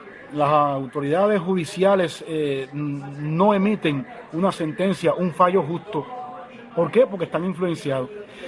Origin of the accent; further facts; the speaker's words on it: Cuba; En mi país, Cuba, es doloroso que estén ocurriendo estas cuestiones.